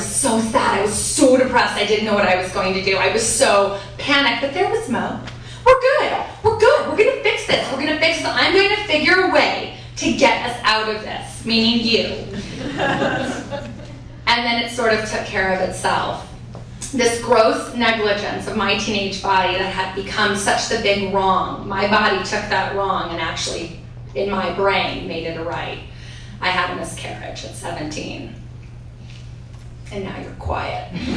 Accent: Missouri, United States; mostly drinking because I'm from Missouri.

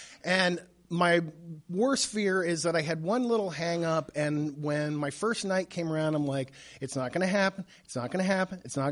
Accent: Skaggsville, Maryland, United States; because I grew up in Skaggsville. I was used to Howard County. My school system was so white that I was convinced for a while that Soul Train was science fiction.

